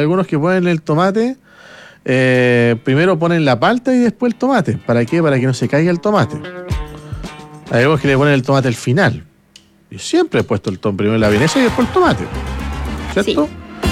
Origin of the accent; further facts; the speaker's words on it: Chile; los que vivimos, los que nacimos, los que nos criamos acá en Chile y nos criamos con el completo